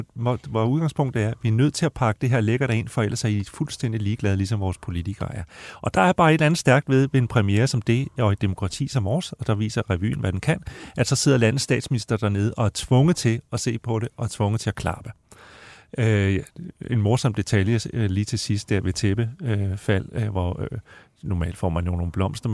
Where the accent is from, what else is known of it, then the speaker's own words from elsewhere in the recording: Søndersø, Region of Southern Denmark, Denmark; Jeg kommer derfra. Der hedder Søndersø Kommune nu lagt sammen i en stor, jo.